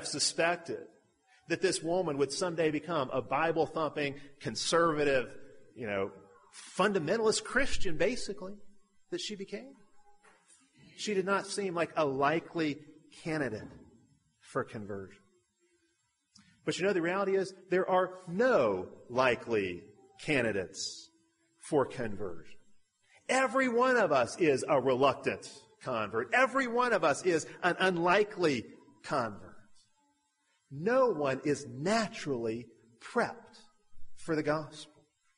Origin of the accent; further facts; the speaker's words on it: Birmingham, Alabama, United States; I'm an American. In fact, I'm not just an American. I'm from the South. I'm from the Bible Belt. In fact, I'm from the capital of the Bible Belt. I'm from Birmingham, Alabama. And I grew up in Christian schools and in a Christian home, and I grew up going to church.